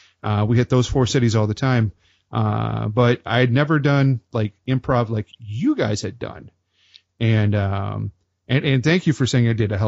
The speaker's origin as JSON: {"language": "English", "country": "Canada", "said": "I am Canadian."}